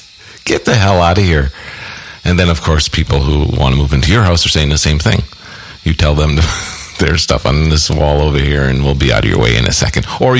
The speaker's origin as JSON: {"language": "English", "country": "Canada", "said": "I'm from Canada, eh?"}